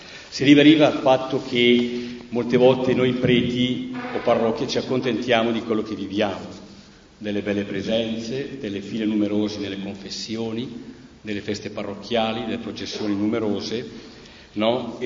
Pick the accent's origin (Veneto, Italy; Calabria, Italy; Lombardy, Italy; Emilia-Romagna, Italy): Lombardy, Italy; Verdellino; Io sono di Verdellino, zona Zingonia, e lì abbiamo vissuto questi cambiamenti grossi. Siamo passati da una civiltà contadina a una civiltà industriale negli anni 70.